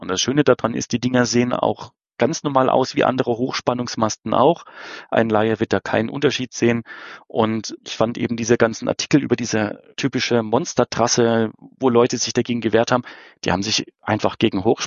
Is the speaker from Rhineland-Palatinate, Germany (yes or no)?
yes; Rhineland-Palatinate, Germany; ich bin eigentlich ursprünglich aus einem komplett anderen Landstrich. Ich komme aus dem Raum der Südpfalz